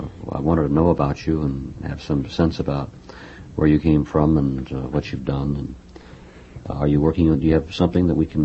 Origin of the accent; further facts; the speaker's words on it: Houston, Texas, United States; Well, I grew up in Houston, Texas, which is not far away